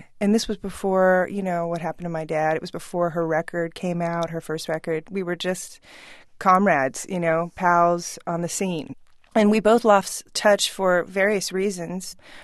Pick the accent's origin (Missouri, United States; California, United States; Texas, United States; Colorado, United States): California, United States; You know, I grew up in California, so I definitely have some of that, like, new agey stuff lingering.